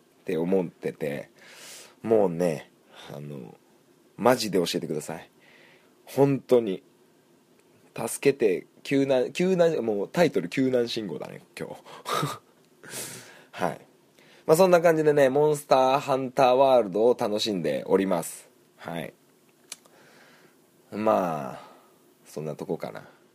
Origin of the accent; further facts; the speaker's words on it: Sanjo, Niigata, Japan; あの地元の新潟県三条市のね